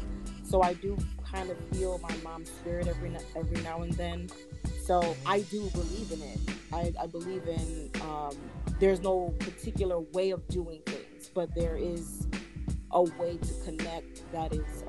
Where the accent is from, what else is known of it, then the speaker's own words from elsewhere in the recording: Jamaica; I'm a Jamaican, so we call it Obia.